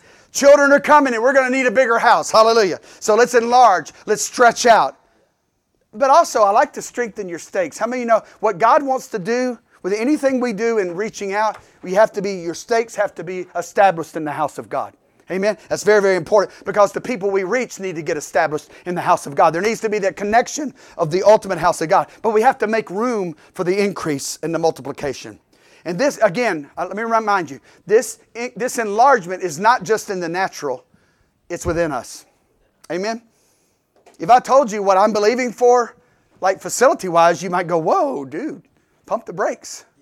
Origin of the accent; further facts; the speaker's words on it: Memphis, Tennessee, United States; It happens in my hometown in Memphis, and it's happening here in parts of it.